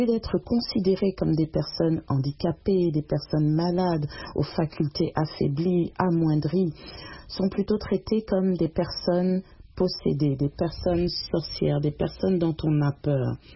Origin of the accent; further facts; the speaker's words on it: Gabon; dans plusieurs pays africains, comme mon pays d'origine, le Gabon